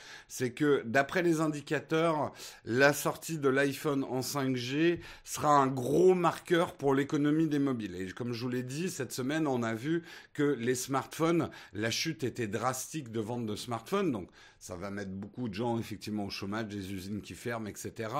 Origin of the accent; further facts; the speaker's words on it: France; Je me plains parce que je suis français.